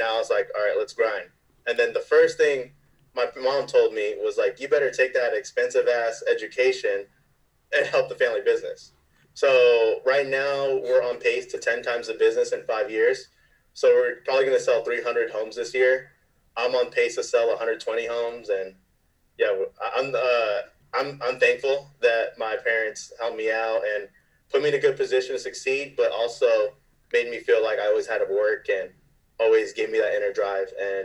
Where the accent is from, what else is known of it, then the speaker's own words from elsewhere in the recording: Sacramento, California, United States; I grew up in Oak Grove. I went to Pleasant Grove High School.